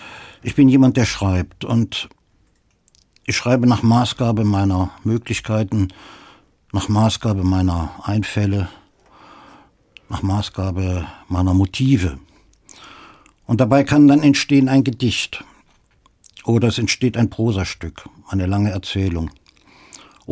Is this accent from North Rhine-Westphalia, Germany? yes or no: yes; Cologne, North Rhine-Westphalia, Germany; Ja, das kann ich als Kölner nicht sagen.